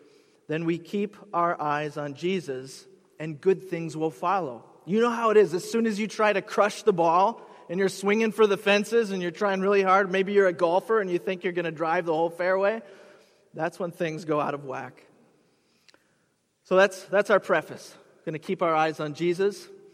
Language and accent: English; Minnesota, United States; We're from Minnesota. We're not used to this.